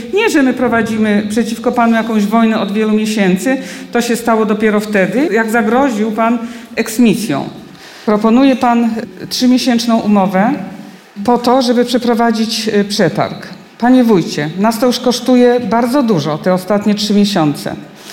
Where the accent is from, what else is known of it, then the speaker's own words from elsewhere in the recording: Strzyżów, Subcarpathian Voivodeship, Poland; pochodzę z Rzeszowskiego, z takiego miasteczka Strzyżów. 5000 mieszkańców. Troszkę ta podobna struktura do Radzynia, tylko troszkę mniejsza miejscowość.